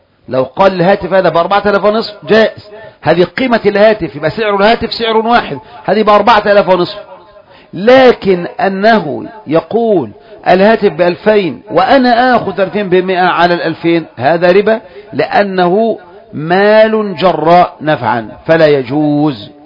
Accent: Egypt; زدنا كمصريين التفت اللي بيرد

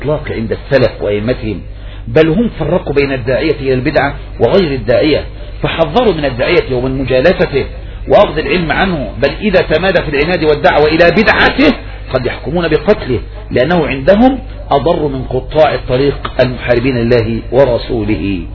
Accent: Egypt; الإرهاب الذي جعلته في الأمة في بلدنا مصر

